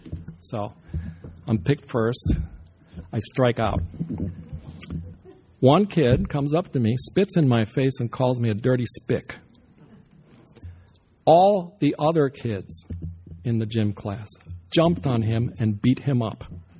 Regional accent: United States; So, you know, as an American, I don't like the fact that Americans are forbidden to visit Cuba.

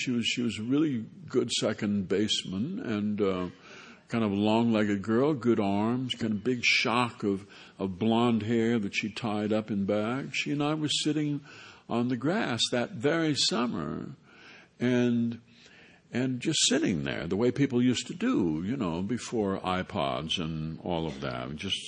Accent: Minnesota, United States; I grew up in Minnesota, and, you know, where nature makes a serious attempt to kill you several times every winter.

